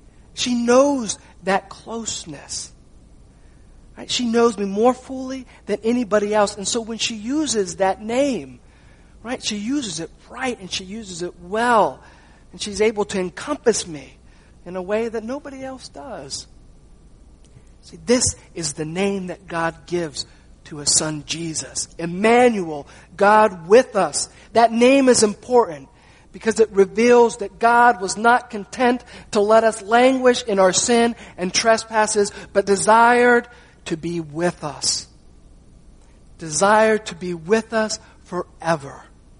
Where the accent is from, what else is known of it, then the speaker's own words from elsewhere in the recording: Montana, United States; born there; since I was born in Montana, they didn't know how to spell that word